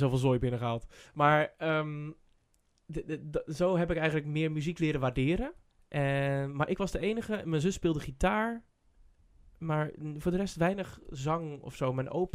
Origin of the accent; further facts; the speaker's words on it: Middelharnis, South Holland, Netherlands; ik ben opgegroeid in Middelharnis. En dat is ook al een beetje in the middle of nowhere.